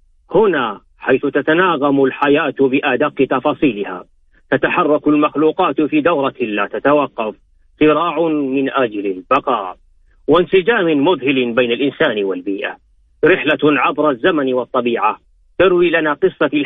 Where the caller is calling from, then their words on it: Jeddah, Makkah Province, Saudi Arabia; والله من مدينه جده